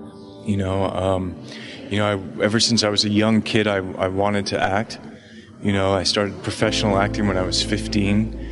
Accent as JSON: {"language": "English", "town": "Toronto", "region": "Ontario", "country": "Canada", "tie": "born or raised there", "moved": "as an adult", "said": "because I grew up in Canada and Toronto"}